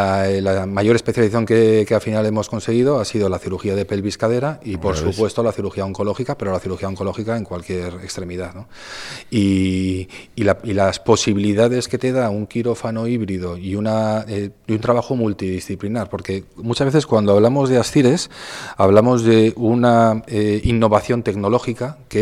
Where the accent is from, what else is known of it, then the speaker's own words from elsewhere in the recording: Requena, Valencian Community, Spain; Pero que sepáis que todos somos de Requena, muy bien, de Valencia, muy bien